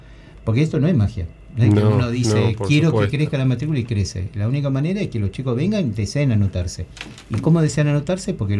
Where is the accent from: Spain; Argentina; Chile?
Argentina; La Plata, Buenos Aires Province; nosotros, los que somos platenses, sabemos que La Plata es una ciudad, pero que tiene alma de pueblo.